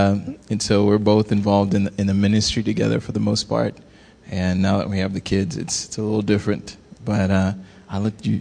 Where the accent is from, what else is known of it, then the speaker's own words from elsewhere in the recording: Nairobi, Kenya; moved away as an adult; I grew up in Nairobi, Kenya, and I was born and raised there and then came here 13 years ago.